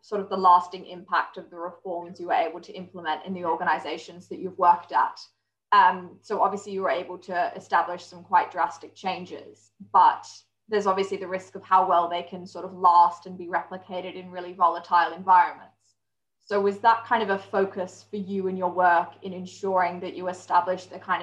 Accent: Australia; I'm originally from Australia

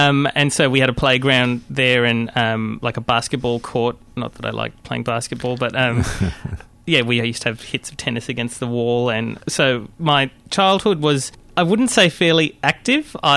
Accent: Adelaide, South Australia, Australia; also born or lived in Kuala Lumpur; now in Melbourne, Australia; So I am fairly multicultural, I'd say. I was born in Kuala Lumpur in Malaysia, and my family moved to Adelaide when I was nearly 3 years old. And I lived in Adelaide until early 2000 when I moved here to Melbourne.

